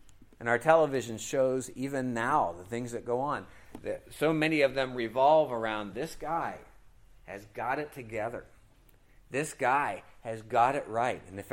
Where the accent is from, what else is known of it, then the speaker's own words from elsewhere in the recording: United States; So you and I, being American, we've got serious problems with this whole kingdom of God stuff.